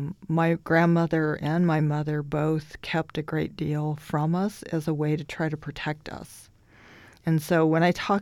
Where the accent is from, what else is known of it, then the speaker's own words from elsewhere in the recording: Spokane, Washington, United States; Nation, so I'm a Spokane human being, you know.